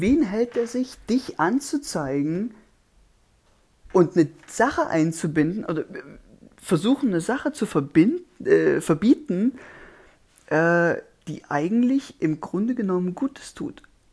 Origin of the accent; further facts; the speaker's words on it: Saxony, Germany; Ja, man merkt, ich bin Sachse.